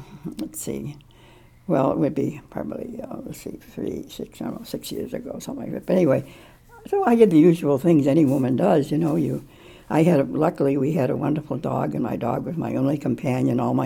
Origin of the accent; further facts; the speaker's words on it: Weston, Massachusetts, United States; also born or lived in Waltham; They were there until I was about 12 years of age. We lived in Weston, but I was born in Waltham, which was a city next door in Massachusetts, you know, down the road a piece, as they say.